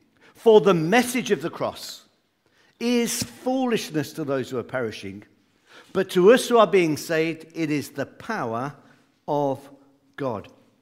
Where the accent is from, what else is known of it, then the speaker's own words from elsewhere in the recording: Coventry, West Midlands, United Kingdom; Where I grew up in the Midlands, we have two cathedrals. That's our claim to fame. We have an old one that was bombed in 1940. The Germans decided they didn't like it, and they flattened the whole city of Coventry